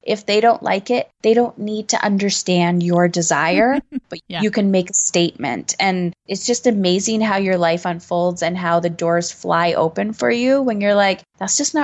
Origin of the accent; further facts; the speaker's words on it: Canada; I'm Canadian, so we already had our Thanksgiving